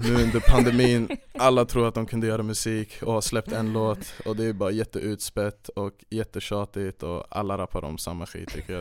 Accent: Uppsala, Uppsala County, Sweden; jag kom ju från Uppsala från början och sen lämnade min hemmastad

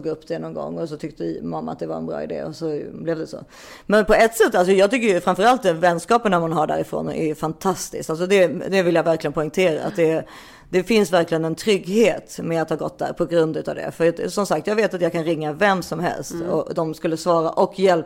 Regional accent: Stockholm, Stockholm County, Sweden; jag kom från Stockholm, så på den tiden var det exotiskt att vara från en storstad och gå på Lundsberg.

